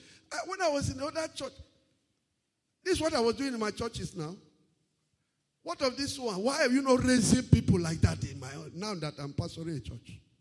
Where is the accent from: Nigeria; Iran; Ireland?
Nigeria; Akwanga, Nasarawa; now in Lagos, Nigeria; I said, I'm from Nasarawa State, Akwanga.